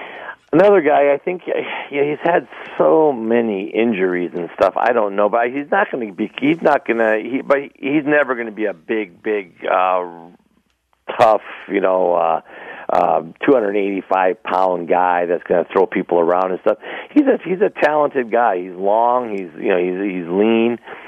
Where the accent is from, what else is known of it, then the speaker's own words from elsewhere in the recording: Hibbing, Minnesota, United States; I was from Hibbing, Minnesota.